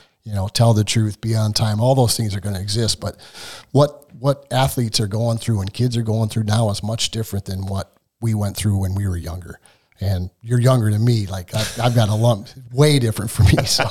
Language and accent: English; Elyria, Ohio, United States; We grew up together in Elyria.